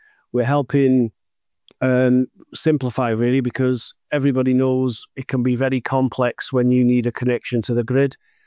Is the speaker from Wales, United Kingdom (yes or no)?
yes; Wrexham, Wales, United Kingdom; I'm from Hollywood town of Wrexham in North Wales